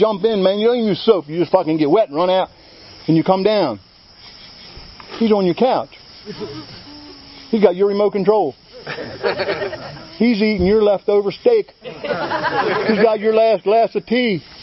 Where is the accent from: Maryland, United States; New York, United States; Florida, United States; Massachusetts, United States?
Maryland, United States; Baltimore; I'm an addict from Baltimore.